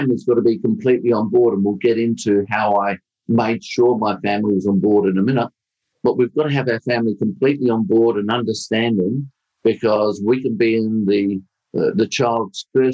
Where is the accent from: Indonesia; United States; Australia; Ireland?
Australia; Salisbury, South Australia; So we moved to Salisbury North, which turned out to be a rougher place, but that doesn't matter. I grew up in Salisbury area, and it really was good upcoming.